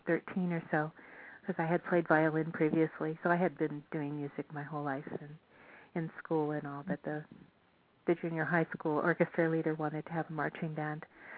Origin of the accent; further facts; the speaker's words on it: Berkeley, California, United States; in my hometown in Berkeley